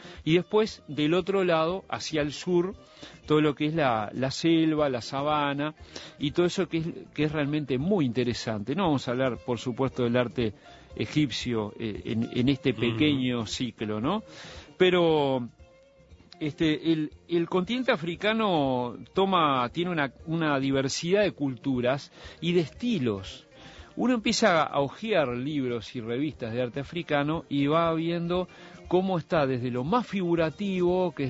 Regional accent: Uruguay; Como uruguayo en esta vida

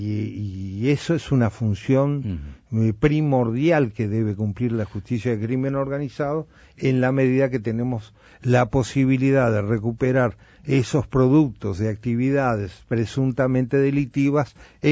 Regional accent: Rivera, Uruguay; Soy de Rivera.

